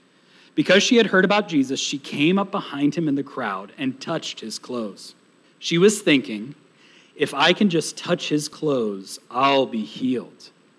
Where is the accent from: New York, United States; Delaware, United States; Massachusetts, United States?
Massachusetts, United States; Boston; I was raised in Boston, Massachusetts